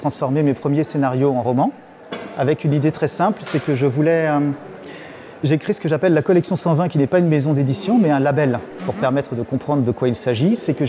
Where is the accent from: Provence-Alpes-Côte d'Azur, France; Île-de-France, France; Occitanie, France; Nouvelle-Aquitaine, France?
Île-de-France, France; now in Château-Thierry, France; À l'origine, je viens des Yvelines où je suis né, mais depuis quelques années, j'ai emménagé pas loin de Château-Thierry.